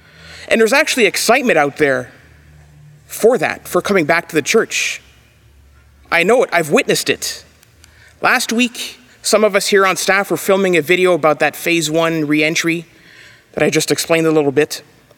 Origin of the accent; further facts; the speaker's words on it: Ontario, Canada; I'm from Ontario and I love Ontario, but I don't work for them.